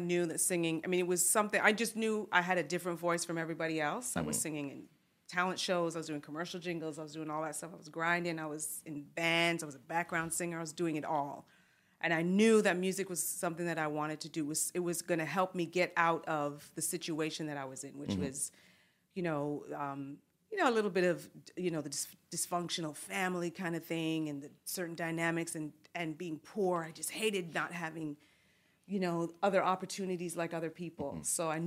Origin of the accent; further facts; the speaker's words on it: Canada; And as a Canadian, that's kind of the duality of it